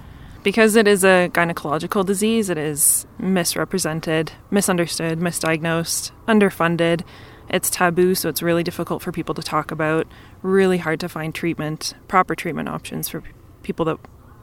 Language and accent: English; Toronto, Ontario, Canada; and I'm from Toronto, Canada.